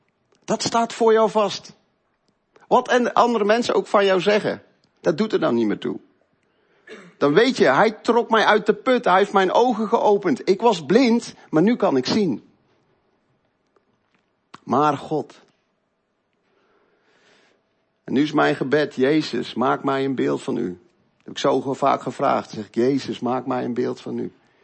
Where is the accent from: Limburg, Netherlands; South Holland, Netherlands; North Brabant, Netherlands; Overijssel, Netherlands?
North Brabant, Netherlands; Uitwijk; ik zal me eerst even voorstellen. Wij komen uit Uitwijk. Ik denk dat je daar nooit van hebt gehoord, maar het ligt naast Woudrichem.